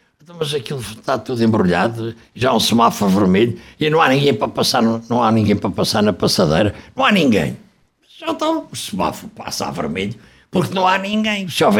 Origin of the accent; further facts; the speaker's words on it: Coimbra, Portugal; É que eu costumo dizer que primeiro sou português, depois sou de Coimbra.